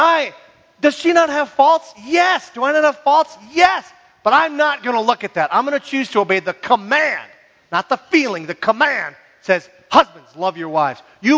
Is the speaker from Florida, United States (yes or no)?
no; Minnesota, United States; I was raised in the Iron Range.